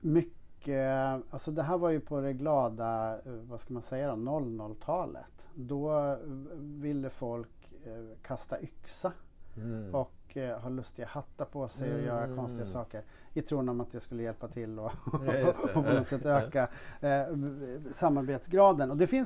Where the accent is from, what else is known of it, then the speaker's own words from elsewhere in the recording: Uppsala, Uppsala County, Sweden; moved away as an adult; Hade inte tänkt att stanna i Örebro, för det var ju ingen, jag är från Uppsala.